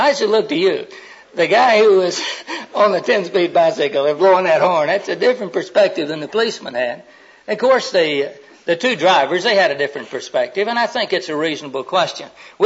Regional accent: Florida, United States; No, I'm from the main part of Florida, and we normally speak more slowly down there

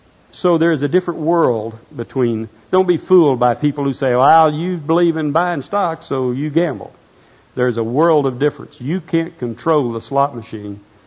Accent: United States; I have a lot of things I'm free to do as an American. I love living in Oklahoma.

